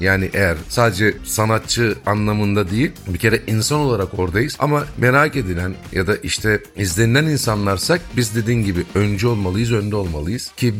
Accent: Istanbul, Turkey; Ben o zaman Ortaköy'de oturuyordum. Annem Merter'de. Doğduğum, büyüdüğüm yer, ev Merter.

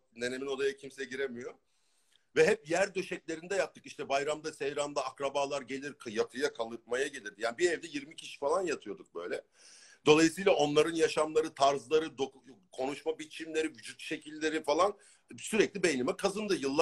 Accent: Ankara, Turkey; born there; Ankara'da, evet Çankaya, Hoşdere Caddesi'nde doğdum.

